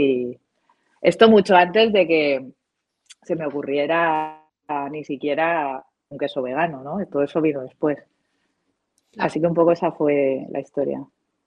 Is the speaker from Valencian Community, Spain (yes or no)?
yes; Alicante, Valencian Community, Spain; moved away as an adult; also born or lived in Buenos Aires, Argentina; Vivía en Buenos Aires en ese momento, porque viví 11 años en Buenos Aires. O sea, yo soy de Alicante.